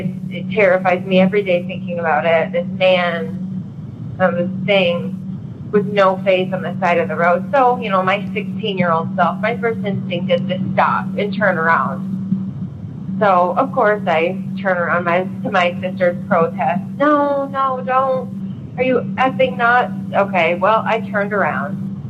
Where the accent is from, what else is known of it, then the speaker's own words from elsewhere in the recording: Michigan, United States; I'm from Michigan.